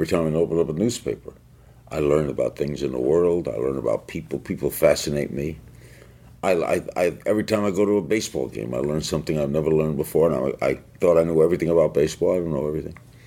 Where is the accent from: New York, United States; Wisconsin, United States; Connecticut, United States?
New York, United States; I grew up in New York